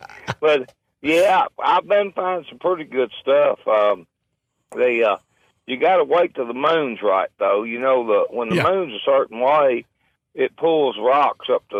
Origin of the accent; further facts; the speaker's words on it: Kentucky, United States; We're from South Central Kentucky. We were raised. Our farm is between Edmonton and Glasgow, Kentucky.